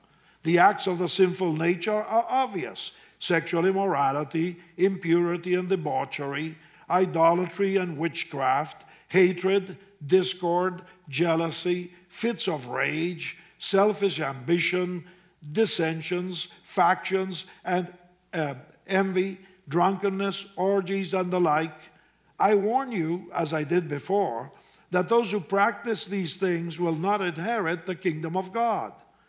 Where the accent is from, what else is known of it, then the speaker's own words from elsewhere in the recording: Argentina; English is a second language; moved away as an adult; now in United States; I came as an Argentinian, married an American woman, became an American citizen.